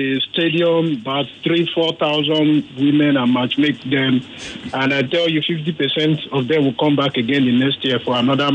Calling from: Ajah, Lagos, Nigeria; from Ajah.

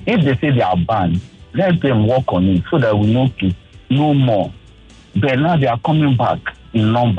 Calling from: Ajah, Lagos, Nigeria; Nothing from Ajah.

